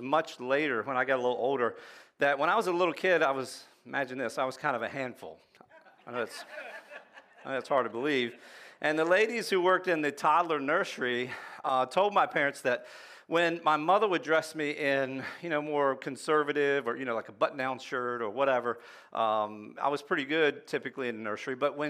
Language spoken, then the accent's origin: English; Laurel, Delaware, United States; of Seaford, Delaware, and when I was growing up, every week we would drive the 15, 20 minutes from my hometown of Laurel, about 20 minutes, 15 miles or so, to the next town over